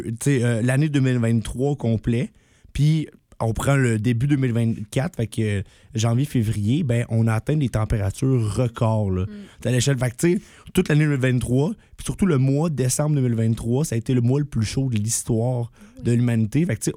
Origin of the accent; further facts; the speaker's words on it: Drummondville, Quebec, Canada; Je viens de Drummondville, faut m'excuser.